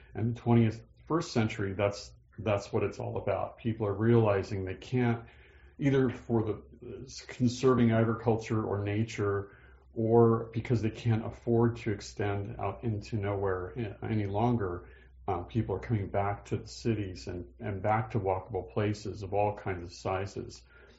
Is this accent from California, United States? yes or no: yes; Isleton, California, United States; I'm from Northern California, even though I live in Southern California. Don't hold that against me. I'm from the Sacramento River Delta. I grew up in Isleton.